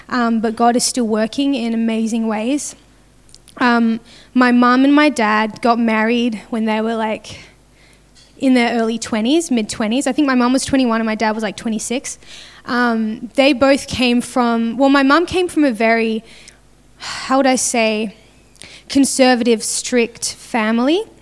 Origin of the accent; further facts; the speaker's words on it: Perth, Western Australia, Australia; I'm from Perth, but my accent might not really sound Australian because I've been in missions for a while and the international accent.